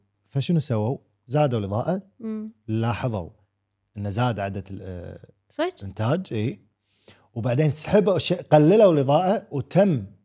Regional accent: Kuwait; ينفع معنا إحنا كويتيين

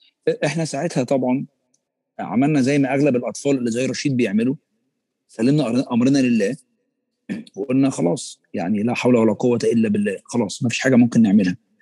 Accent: Egypt; يعني احنا مثلا عندنا في مصر عندنا شائع جدا جواز القرايب

